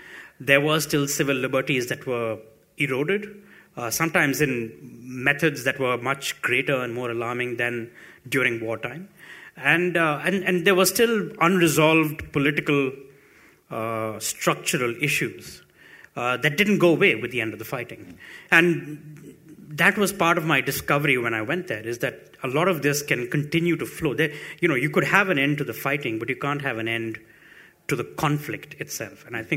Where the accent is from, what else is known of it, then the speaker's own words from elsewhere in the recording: Chennai, Tamil Nadu, India; The war sometimes made bigger headlines in my newspapers in Madras, where I'm from, than news from Delhi in the north of India, in the very same country.